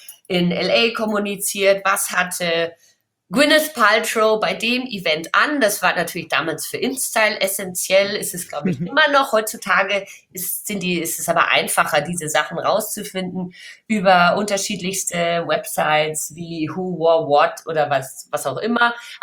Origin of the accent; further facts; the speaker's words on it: Bavaria, Germany; Ich komme aus Franken ursprünglich, da gibt es 2 große Sportartikelhersteller.